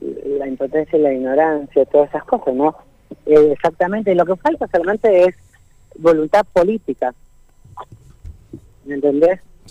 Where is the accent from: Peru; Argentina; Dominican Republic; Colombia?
Argentina; Neuquén; yo tengo 36 años, soy nacida y criada acá en Neuquén, capital